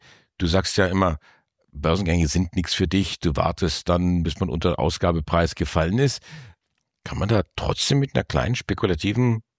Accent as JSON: {"language": "German", "region": "Bavaria", "country": "Germany", "said": "werde ich dann zu euch stoßen als Oberfranke"}